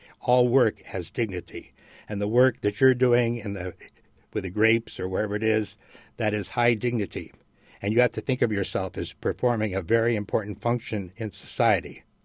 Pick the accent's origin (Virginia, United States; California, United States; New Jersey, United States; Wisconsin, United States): California, United States; Los Angeles; I'm from Los Angeles. And we used to, when I was growing up